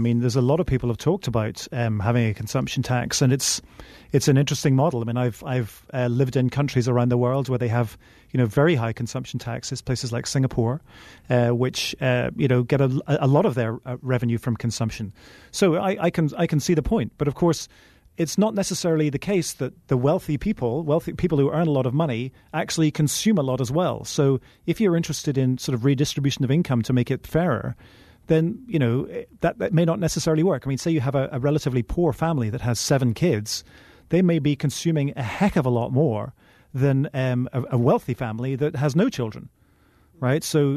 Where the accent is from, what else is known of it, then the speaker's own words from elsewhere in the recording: Northern Ireland, United Kingdom; Well, I've been lucky enough to live all around the world, but I'm originally from Northern Ireland, just outside Belfast.